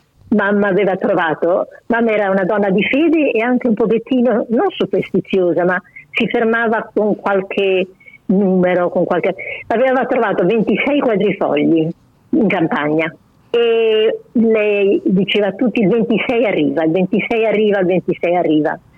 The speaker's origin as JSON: {"language": "Italian", "town": "Matulji", "region": "Primorje-Gorski Kotar County", "country": "Croatia", "tie": "born there", "said": "Sono nata a Mattuglie, a Giussi, vicino a Mattuglie, in provincia di Fiume, allora, era Italia, perché mamma insegnava là e papà era militare."}